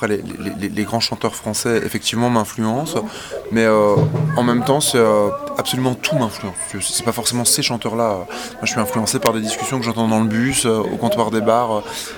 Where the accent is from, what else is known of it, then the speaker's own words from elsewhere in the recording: Italy; moi, je parle avec les mains depuis que je suis petit, on est italien, donc ça a toujours été comme ça.